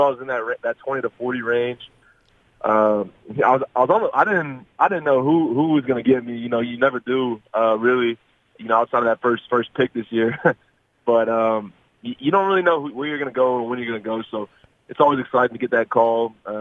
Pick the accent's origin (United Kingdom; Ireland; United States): United States; Houston, Texas; just being in Houston, growing up in Houston.